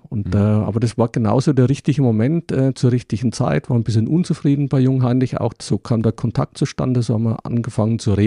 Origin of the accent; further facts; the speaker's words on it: Würzburg, Bavaria, Germany; also born or lived in Munich / Nuremberg; Ich komme aus Würzburg. Bin dann Anfang 2000 mit meiner Familie, damals Frau und Tochter, nach München gezogen. Dann kam in München in Dachau wohnend unser Sohn auf die Welt. Ja. Drei Jahre später sind wir nach Nürnberg gezogen